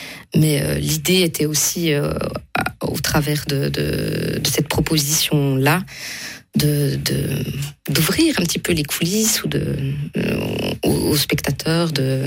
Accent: La Chaux-de-Fonds, Neuchâtel, Switzerland; parce que je suis de la Chaux-de-Fonds.

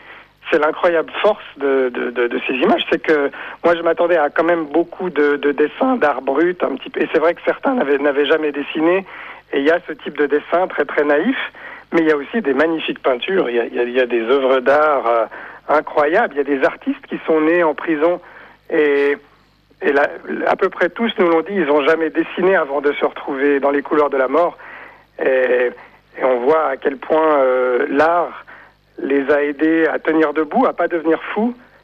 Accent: Switzerland; On s'attendait un peu en tant que Suisse à se faire lancer quand même des tomates dessus

